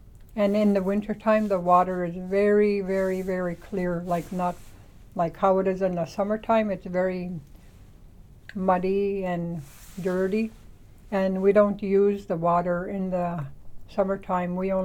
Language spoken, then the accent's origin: English; Stony River, Alaska, United States; And I'm from the Upper Kuskokwim village of Stony River. And that's about 12 hours one way by boat from Bethel. And I grew up in a small little village. I am both Athabascan and Yupik.